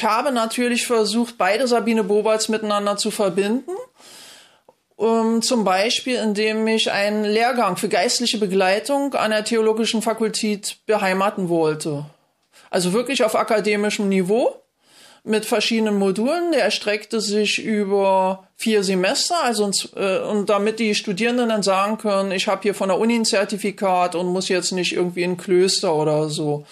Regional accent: Berlin, Germany; ich komme aus Ost-Berlin

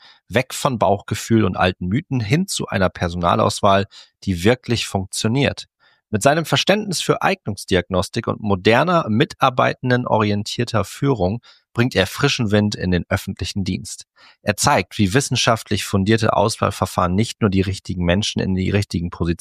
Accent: Cloppenburg, Lower Saxony, Germany; Kloppenburg ist meine Heimatstadt, das ist Niedersachsen

